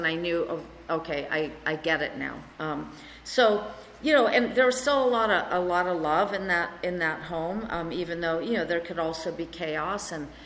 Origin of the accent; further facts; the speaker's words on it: Santa Cruz, California, United States; I grew up in Santa Cruz up north.